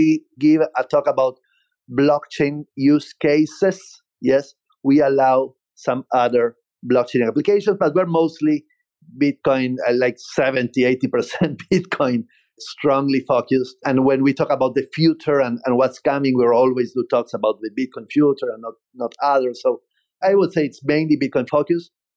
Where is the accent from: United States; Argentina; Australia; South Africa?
Argentina; we are from Argentina, but once we did it in Argentina, we oversold all the tickets